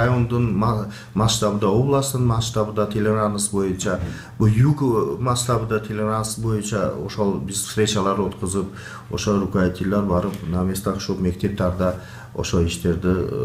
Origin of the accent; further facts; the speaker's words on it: Uch-Korgon, Batken Region, Kyrgyzstan; born there; Эми биз ушу Кыргызстанды ушу Уч Короондо шакта төрөлгөнмүн 60-чы жыл.